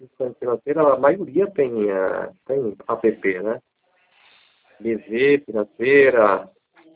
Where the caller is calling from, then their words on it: Campinas, São Paulo, Brazil; Campinas, São Paulo.